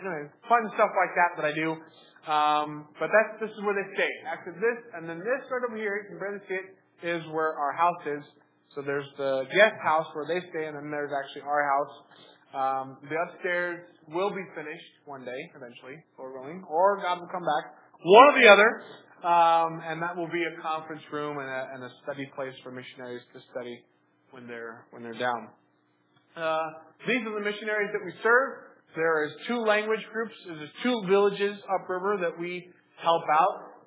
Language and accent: English; Scottsbluff, Nebraska, United States; Me, growing up in Scottsbluff, Nebraska, I'm used to like the Platte River, and that's what I'm used to.